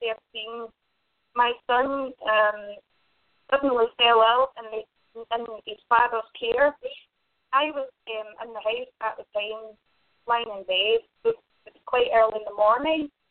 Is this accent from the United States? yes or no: no; Scotland, United Kingdom; I come from Scotland.